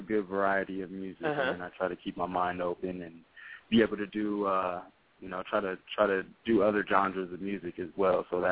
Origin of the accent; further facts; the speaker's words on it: Portland, Oregon, United States; moved away as an adult; now in Reno, United States; once I moved to Reno, I'm originally from Portland, Oregon. I moved down to Reno probably about 5 years ago.